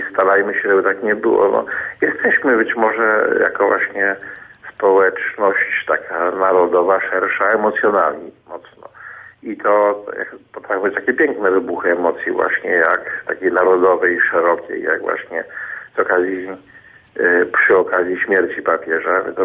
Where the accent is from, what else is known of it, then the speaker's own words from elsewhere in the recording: Wrocław, Lower Silesian Voivodeship, Poland; jak jeszcze mieszkałem we Wrocławiu, bo jestem wrocławianinem. I jako właśnie student wtedy fizyki na uniwersytecie